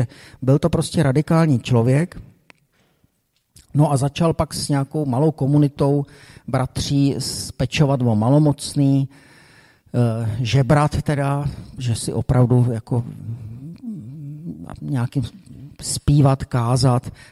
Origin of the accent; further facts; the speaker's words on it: Bohemia, Czechia; on říkal, odkaď jste, a my, že jsme z Čech